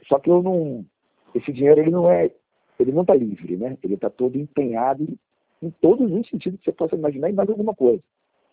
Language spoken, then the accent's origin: Portuguese; Rio de Janeiro, Brazil; Eu sou brasileiro, carioca enrolado, como qualquer outro.